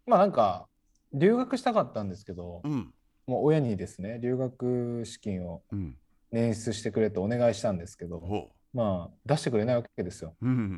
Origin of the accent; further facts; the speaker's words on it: Fukui, Japan; 福井県の福井市ですね。